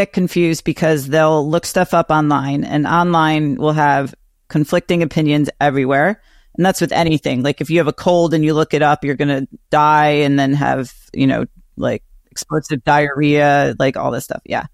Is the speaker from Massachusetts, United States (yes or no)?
no; Greenwich, Connecticut, United States; So my hometown of Greenwich, Connecticut had a lot of guys who played golf, and I worked at a gym there